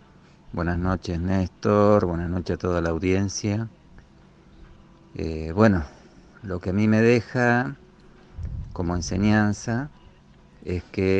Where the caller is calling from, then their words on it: Merlo, San Luis, Argentina; de Merlo, San Luis.